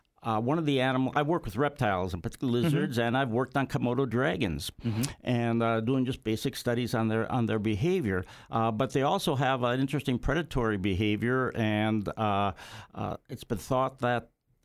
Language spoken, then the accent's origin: English; Wisconsin, United States; Senator Proxmire, who was a senator in my home state of Wisconsin